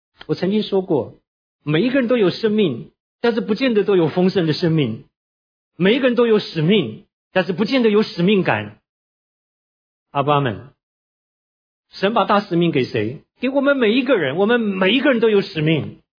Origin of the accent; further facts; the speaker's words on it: China; 甚至光看我们中国人的教会